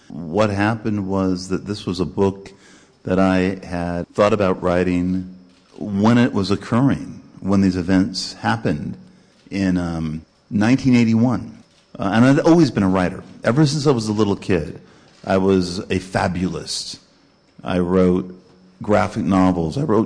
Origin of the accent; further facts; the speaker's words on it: California, United States; As I said before, growing up in Southern California, serial killers, huge, haunted me.